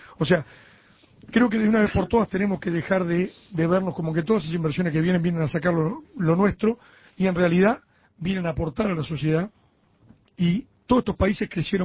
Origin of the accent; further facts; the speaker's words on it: Uruguay; Yo quiero hacer un análisis como uruguayo.